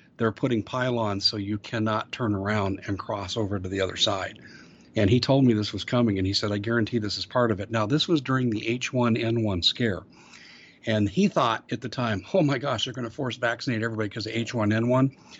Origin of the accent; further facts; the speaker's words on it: Colorado, United States; When I was doing my radio show, 2008, 2009, and I grew up in Colorado, and I have two friends, lifetime friends, that are in law enforcement.